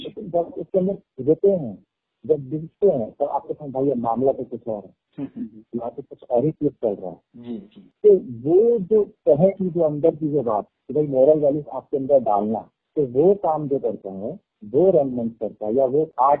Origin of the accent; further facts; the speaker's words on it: Bilaspur, India; मैं बहुत छोटे सी जगह एक कस्बे से का रहने वाला हूँ, बिलासपुर।